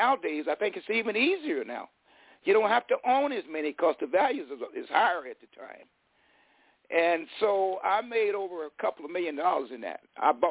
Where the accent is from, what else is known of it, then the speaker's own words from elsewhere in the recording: Fresno, California, United States; I grew up in West Fresno, a poverty area where everyone is categorized to fail.